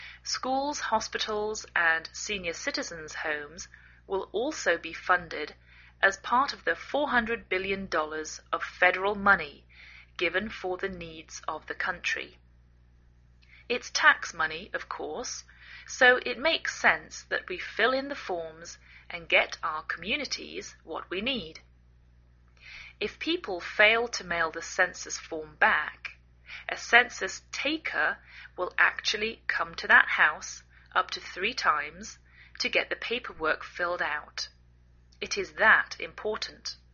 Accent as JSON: {"language": "English", "region": "England", "country": "United Kingdom", "lives_now": "United States"}